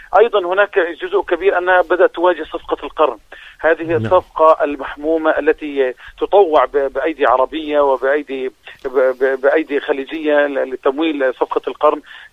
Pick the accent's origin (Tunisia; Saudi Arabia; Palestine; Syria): Palestine; نحن كشعب فلسطيني